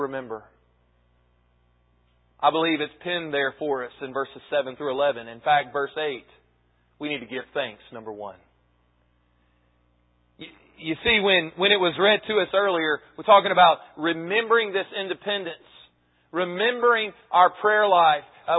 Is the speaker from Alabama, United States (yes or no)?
yes; Alabama, United States; because we're from Alabama, we look and we focus on